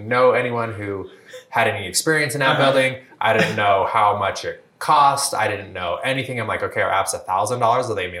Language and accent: English; Utah, United States; Yeah, so I grew up here in Utah and was a part of Vivint Smart Home